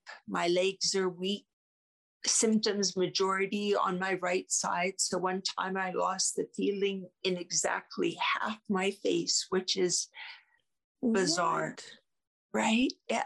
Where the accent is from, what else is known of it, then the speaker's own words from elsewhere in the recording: Canada; and I'm from Canada, they're from the US.